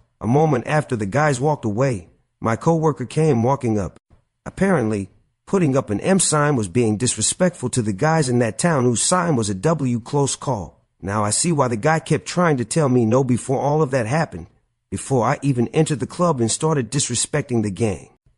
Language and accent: English; Mississippi, United States; I'm from Mississippi. I'm up here doing my music